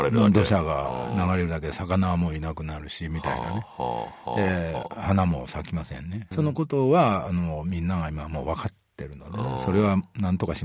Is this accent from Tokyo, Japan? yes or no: no; Kochi, Japan; 僕の田舎はの高知県の山奥なんですが、